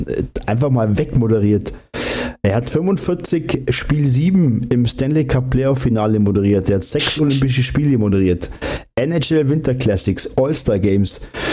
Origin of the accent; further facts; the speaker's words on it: Bavaria, Germany; born there; ich bin ja gebürtiger Allgäuer, wo ich echt super stolz drauf bin.